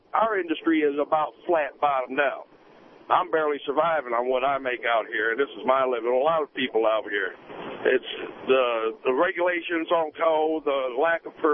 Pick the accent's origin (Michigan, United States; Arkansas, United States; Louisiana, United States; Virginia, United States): Michigan, United States; Detroit; moved away as an adult; I'm from Detroit. I moved down here.